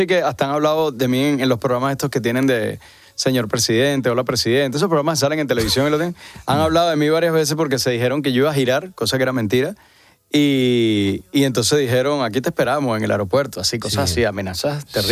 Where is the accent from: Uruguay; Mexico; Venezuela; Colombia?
Venezuela; yo soy venezolano, soy rubio porque mis padres son españoles, pero soy venezolano